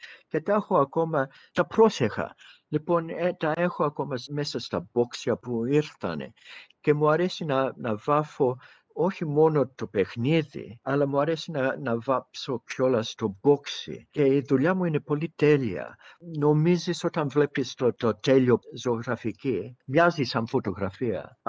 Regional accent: Australia; Μιλούσαμε ελληνικά στο σπίτι. Αλλά οι ρίζες μου δεν είναι χωμένες πολύ βαθιά, γιατί μεγάλωσα εδώ, στην Αυστραλία.

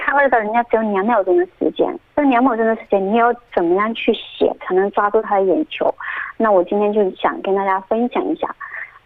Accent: China

